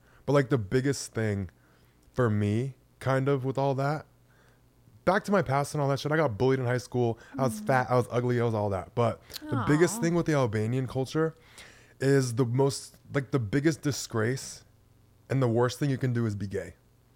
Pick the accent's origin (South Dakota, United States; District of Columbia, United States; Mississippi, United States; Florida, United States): Florida, United States; Pensacola; Well, every time I say I'm from Florida, people are like, oh, Miami. I'm like, mm-mm.